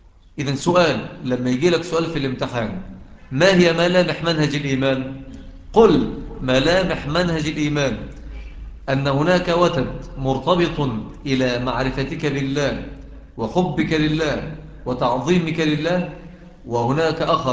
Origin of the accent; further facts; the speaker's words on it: Mansoura, Dakahlia, Egypt; العمارة المايلة عندنا في المنصورة